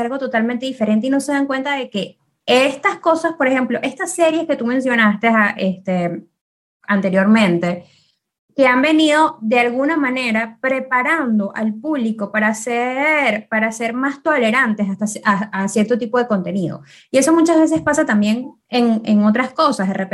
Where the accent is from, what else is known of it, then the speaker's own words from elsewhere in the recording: Venezuela; nosotros crecimos en Latinoamérica y en Venezuela específicamente, muy influenciados por la televisión anglosajona